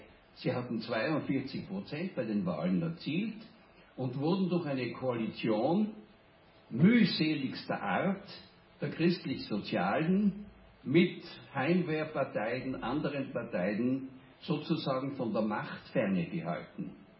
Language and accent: German; Innsbruck, Tyrol, Austria; Die letzte freie Wahl, die 1932 abgehalten wurde, war in Innsbruck, meiner Heimatstadt.